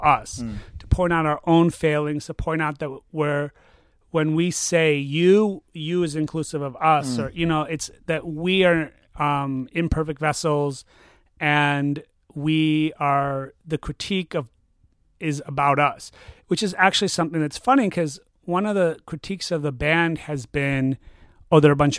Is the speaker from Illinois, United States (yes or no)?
yes; Chicago, Illinois, United States; And we're from Chicago.